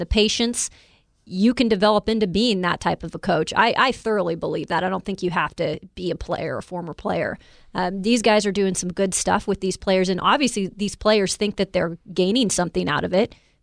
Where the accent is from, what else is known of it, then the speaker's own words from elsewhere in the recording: Spokane, Washington, United States; You guys are going to laugh at me because I'm from Spokane and I grew up with Adam Morrison.